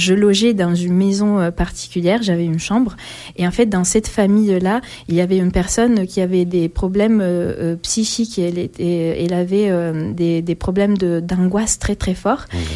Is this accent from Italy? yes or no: yes; Italy; French is a second language; moved away as an adult; now in France; je suis italienne et j'ai grandi en Italie jusqu'à mes 30 ans. Et donc, j'ai fêté mon anniversaire en novembre 2024, mes 10 ans en France.